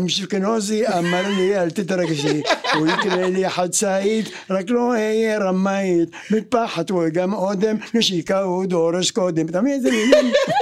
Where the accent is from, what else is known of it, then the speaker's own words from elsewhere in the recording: Tel Aviv, Tel Aviv District, Israel; בתקווה עד גיל 7, מגיל 7 עברתי ליד אליהו, שזה לא רחוק.